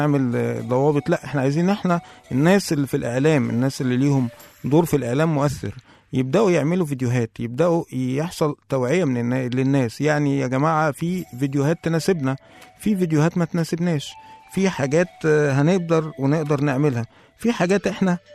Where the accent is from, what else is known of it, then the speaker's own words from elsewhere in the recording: Egypt; ظهر طبعا عندنا في مصر شاب اسمه محمد قمصان.